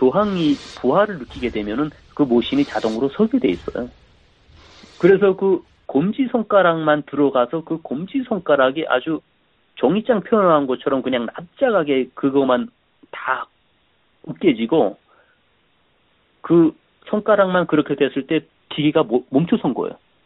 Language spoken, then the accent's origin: Korean; North Korea; now in United States; 뭐 북한에서도 저는 뭐 굉장히 열심히 산 사람인데 정말 힘들었